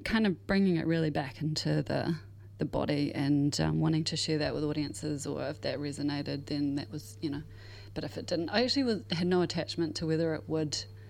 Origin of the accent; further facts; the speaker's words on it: Auckland, New Zealand; because it's my hometown